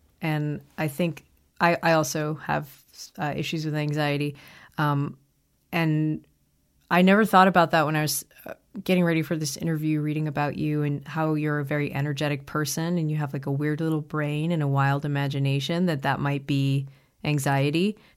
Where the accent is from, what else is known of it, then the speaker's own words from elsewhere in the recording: East Coast, United States; The East Coast.